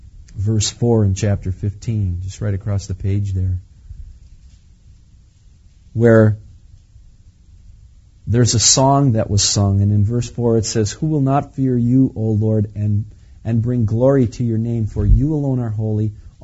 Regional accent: Menasha, Wisconsin, United States; I lived on Little Lake Butamore. I grew up on Little Lake Butamore in Menasha.

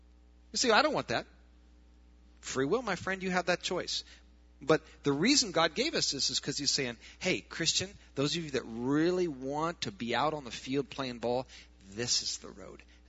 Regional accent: Iowa, United States; In my mind, I'd never been to Wisconsin. I'm from Iowa. In my mind, Wisconsin was just another Iowa, and I didn't need a second Iowa.

